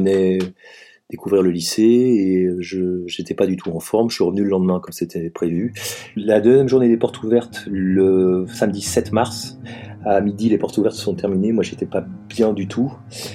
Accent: Auvergne-Rhône-Alpes, France; J'ai 51 ans, je suis enseignant. Je suis savoyard d'origine.

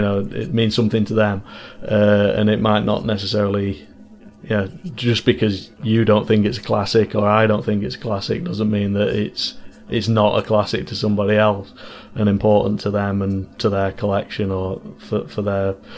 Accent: Worksop, East Midlands, United Kingdom; I'm from Worksop originally, which is about 15 miles away from Sheffield.

